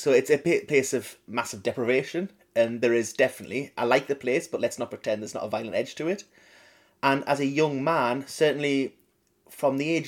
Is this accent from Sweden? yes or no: no; Jarrow, North East England, United Kingdom; I'm a man of 42. I'm sort of invisible to the people who are looking for fights, almost. But it is certainly where I'm from. We're from Jarrow in South Tyneside.